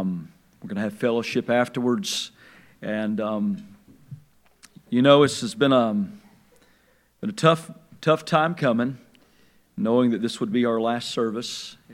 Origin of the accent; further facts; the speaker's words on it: Edenton, North Carolina, United States; Being we're from Edenton, I did not know of a lot of conservative churches, Pentecostal churches.